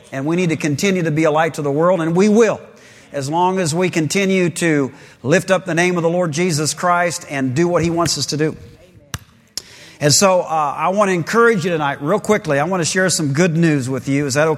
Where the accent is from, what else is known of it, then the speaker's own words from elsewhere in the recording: United States; I'm glad I'm an American. I'm glad I'm a part of this country.